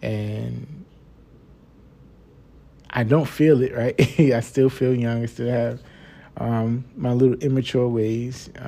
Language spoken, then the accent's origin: English; New York, United States; from New York.